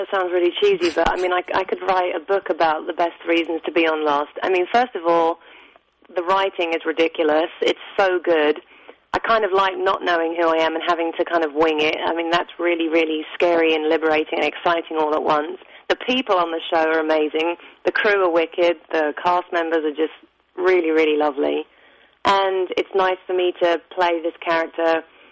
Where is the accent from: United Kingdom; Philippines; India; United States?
United Kingdom; England; I know I was the only English person auditioning for the part